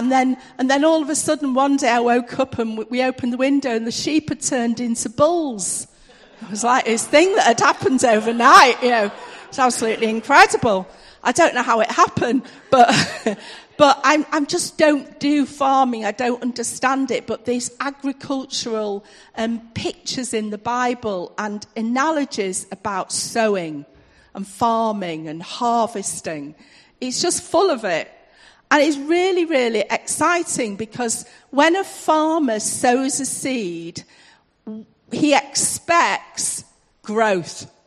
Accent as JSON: {"language": "English", "town": "Manchester", "region": "North West England", "country": "United Kingdom", "tie": "born there", "said": "Because I was born in Manchester. It's a big sort of industrial city. I don't really do farming."}